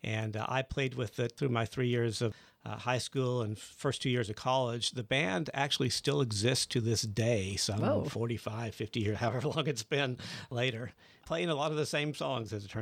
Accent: Midland, Texas, United States; No, a long way from here in the West Texas desert in the town of Midland, Texas.

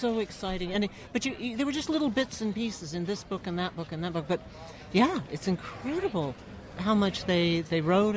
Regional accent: Oregon, United States; I grew up largely on the Oregon coast, and there were always fishing families going out.

